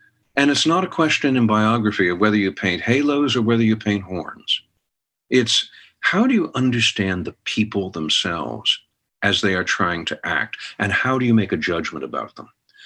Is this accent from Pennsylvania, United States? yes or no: yes; Pennsylvania, United States; because I'm a Yankee from Yankee land. All right, I'm a Pennsylvania boy.